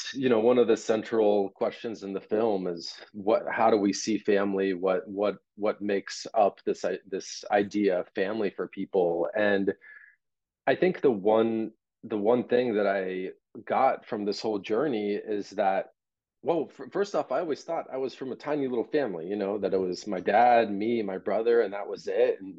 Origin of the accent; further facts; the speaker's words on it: Russia; now in United States; Because when you're an immigrant and Russian American, I identify way more as an American than I ever did as a Russian at the end of the day.